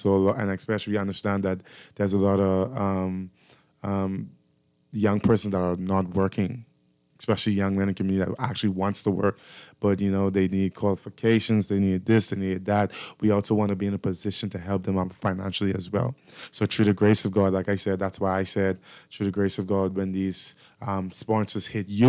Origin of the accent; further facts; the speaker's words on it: Anniston, Alabama, United States; And like I said, I was born and raised in Anniston. I first started off Kira Street Meadows Lane. That's where I grew up.